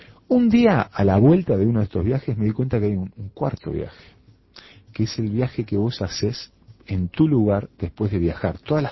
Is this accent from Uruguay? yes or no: yes; Uruguay; me tomé el Hércules y me fui a conocer ese pedazo de Uruguay